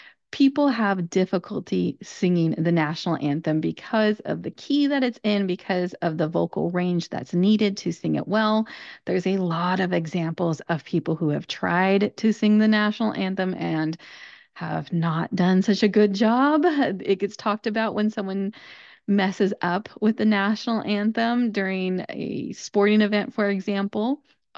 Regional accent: United States; And I grew up here in the United States.

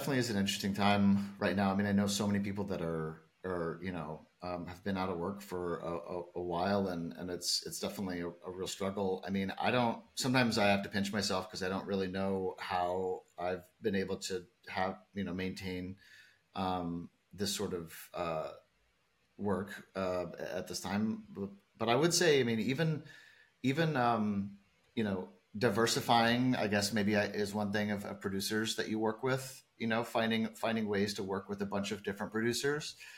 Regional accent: Missouri, United States; Growing up in Missouri

